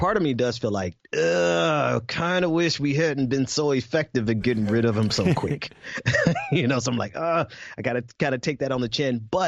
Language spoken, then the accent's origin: English; US South, United States; I grew up in the South. I only spent like 5 years outside of the South.